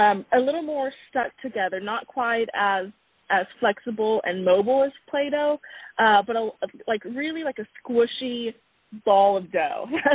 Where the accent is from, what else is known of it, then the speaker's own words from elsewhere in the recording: Lexington, Oklahoma, United States; also born or lived in Norman; So I was born right there in Sooner Nation in Norman, Oklahoma. I grew up in a small town just south of there called Lexington. So I was raised by a single mom.